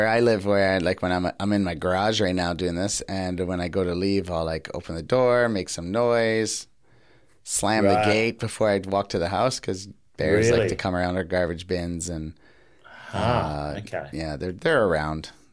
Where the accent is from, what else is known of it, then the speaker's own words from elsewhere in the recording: Canada; And like as a Canadian, they'll just be like, they might not even notice you're not from around there.